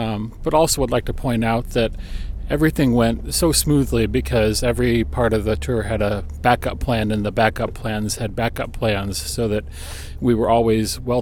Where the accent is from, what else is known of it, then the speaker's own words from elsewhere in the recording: St. Louis, Missouri, United States; from St. Louis in the United States